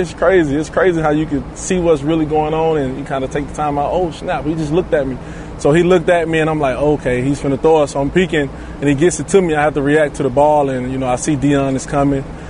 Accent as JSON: {"language": "English", "town": "Phenix City", "region": "Alabama", "country": "United States", "said": "Phoenix City, Alabama, right next to Columbus, Georgia."}